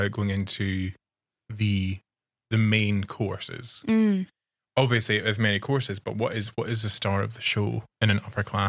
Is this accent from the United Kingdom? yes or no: yes; Paisley, Scotland, United Kingdom; Growing up in Paisley, I had not really thought of Paisley as being a centre for food innovation